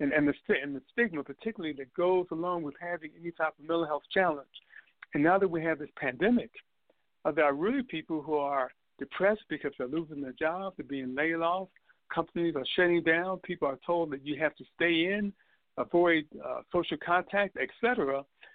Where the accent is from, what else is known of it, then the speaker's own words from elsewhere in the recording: Chicago, Illinois, United States; I grew up in Chicago on the South Side, and no one in my neighborhood, and it was a very large neighborhood, ever had a psychotic break.